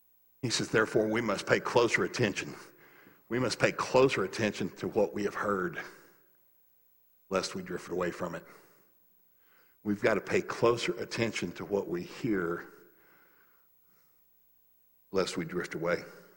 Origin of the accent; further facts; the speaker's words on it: the South, United States; now in Seattle, United States; You guys know I come from the South. I claim Seattle's home because they're different.